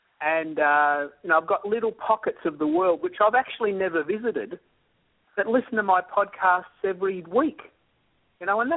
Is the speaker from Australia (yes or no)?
yes; Australia; I'm an Aussie who teaches Twitter to the world.